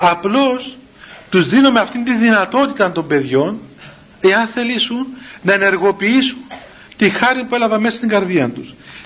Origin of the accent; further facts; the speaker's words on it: Cyprus; Του είπα και εγώ ότι είμαι από την Κύπρο.